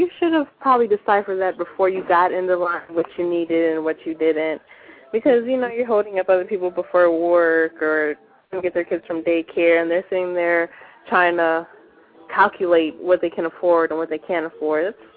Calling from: Cleveland, Ohio, United States; I'm calling from Cleveland.

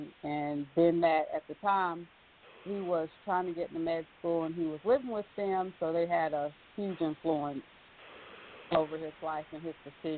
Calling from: North Carolina, United States; I'm calling from North Carolina.

